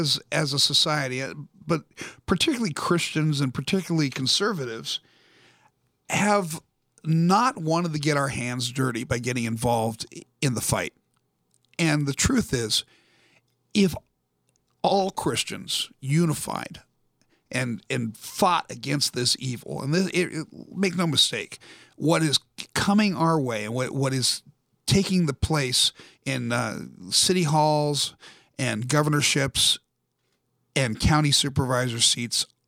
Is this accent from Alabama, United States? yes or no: no; California, United States; born there; Well, California was beautiful. I was born in California.